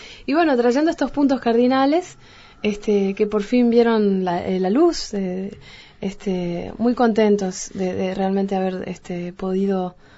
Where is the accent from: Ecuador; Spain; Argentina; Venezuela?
Ecuador; also born or lived in Peru; mis viejos estaban exiliados. Y yo nací en el Perú y vivíamos en Ecuador, como 10 años vivimos.